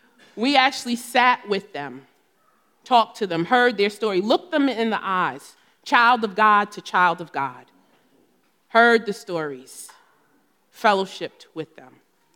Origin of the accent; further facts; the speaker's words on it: New Jersey, United States; accent: New Jersey; So many of you know I am from New Jersey. You'll hear it in my accent.